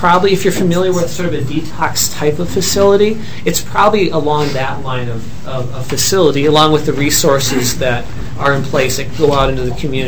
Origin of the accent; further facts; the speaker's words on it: Detroit Lakes, Minnesota, United States; the answer in the Twin Cities is going to be different than the answer in Brainerd or my hometown of Detroit Lakes or International Falls or elsewhere